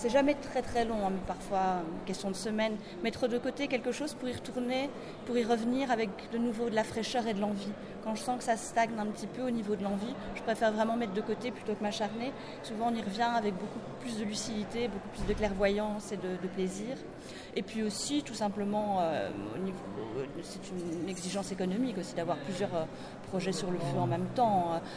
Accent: Namur, Wallonia, Belgium; also born or lived in Brussels; now in Paris, France; je suis née à Bruxelles, mais j'ai grandi à Namur. Et c'est Namur, ma ville.

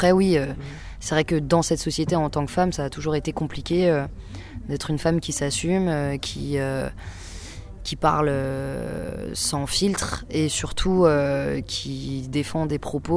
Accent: Switzerland; born there; je suis née en Suisse, mais je suis franco-malgache. J'ai pas d'origine suisse. Et en fait, j'ai grandi à la frontière et je suis partie faire mes études à Lyon.

